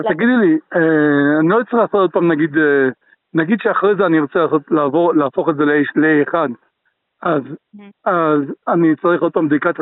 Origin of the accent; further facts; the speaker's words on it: Beit Shemesh, Jerusalem District, Israel; אני מבית שמש, אז מודיעין הרבה יותר נוח לי מאשר ירושלים